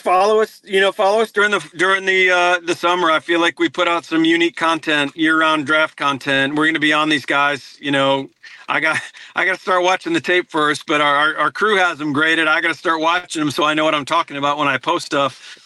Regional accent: Michigan, United States; Kind of very similar to Door County is where I grew up over in Michigan in the pinky of Michigan.

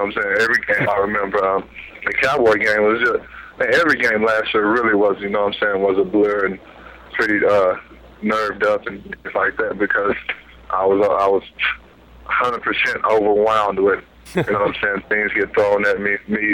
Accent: Lufkin, Texas, United States; Man, it's backwoods East Texas, real country town, you know what I'm saying?

